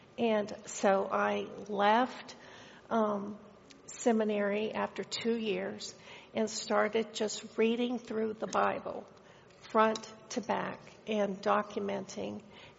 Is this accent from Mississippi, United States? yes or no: no; McAlester, Oklahoma, United States; I grew up in Oklahoma, southeast Oklahoma, McAllister.